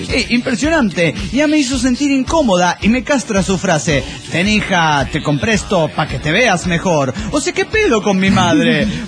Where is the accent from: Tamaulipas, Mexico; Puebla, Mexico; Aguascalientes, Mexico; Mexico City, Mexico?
Aguascalientes, Mexico; de Aguascalientes, México.